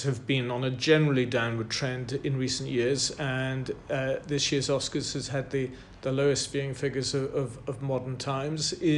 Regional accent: Scotland, United Kingdom; I say that as a Scotsman

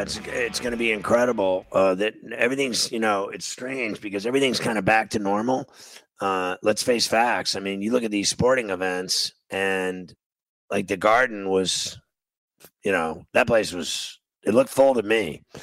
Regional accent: Pittsburgh, Pennsylvania, United States; also born or lived in Huntington Beach, United States / Miami, United States; now in New York, United States; I lived in Miami. And then I grew up in Pittsburgh my whole life. And then New York, I've lived here for 20 some years.

